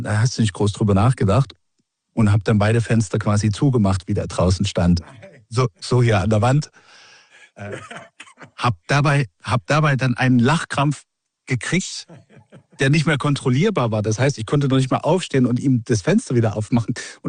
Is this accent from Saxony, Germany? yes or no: yes; Leipzig, Saxony, Germany; ich bin aus Leipzig, wir haben so Altbauten gehabt